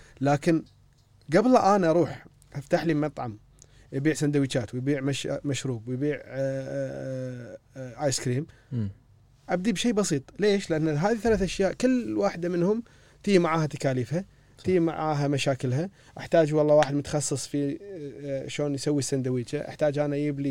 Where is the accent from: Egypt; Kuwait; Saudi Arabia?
Kuwait; فهذه الطرق اللي اليوم قاعد يعني تطبق خلينا نقول عندنا بالكويت